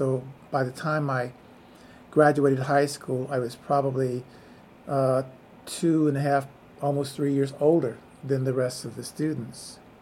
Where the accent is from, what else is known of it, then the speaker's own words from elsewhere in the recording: Los Angeles, California, United States; I was born in Los Angeles, specifically an area called Watts, which is in the Compton Willowbrook area, which is a predominantly African-American or black community. But shortly after that, we moved to more toward the central Los Angeles, where I went to public schools.